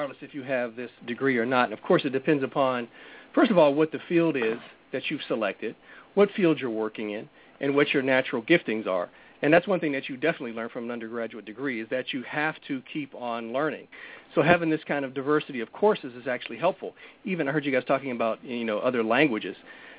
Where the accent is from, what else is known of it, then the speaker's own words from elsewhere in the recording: West Coast, United States; also born or lived in Pittsburgh; Now, I grew up on the West Coast, even though born in Pittsburgh